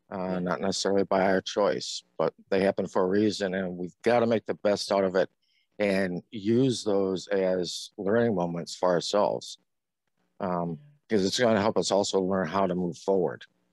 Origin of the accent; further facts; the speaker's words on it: Michigan, United States; I grew up on Northern Michigan, kitty kitty, and moved to the southern part of the state, kind of traveled the U.S. after graduation, and which led me back to Northern Michigan.